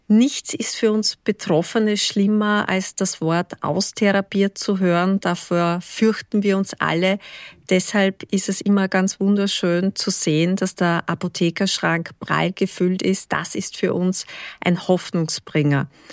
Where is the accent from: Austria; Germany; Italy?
Austria; Wiener Neustadt, Lower Austria; Ich komme aus Wiener Neustadt in Österreich.